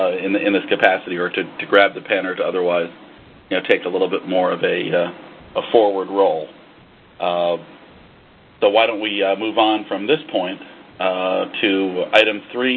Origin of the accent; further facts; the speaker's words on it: New York, United States; Since I'm moving east, I'm from New York.